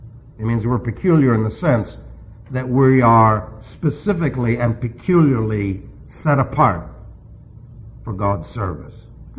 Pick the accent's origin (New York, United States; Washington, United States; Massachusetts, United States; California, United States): New York, United States; New York City; Remember, I'm from New York City, and so we say de-pope.